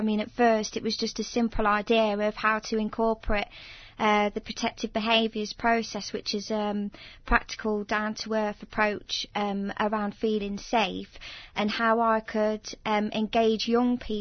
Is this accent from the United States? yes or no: no; Coventry, West Midlands, United Kingdom; I'm just your normal average COV kid, and I did want to put that in there because I'm proud of where I've come from. It's my hometown